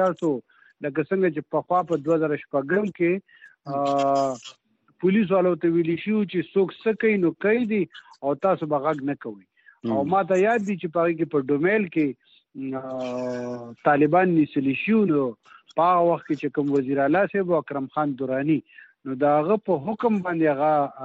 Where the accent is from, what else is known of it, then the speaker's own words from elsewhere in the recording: Buner, Khyber Pakhtunkhwa, Pakistan; زه د بونیر اوسېدونکی یم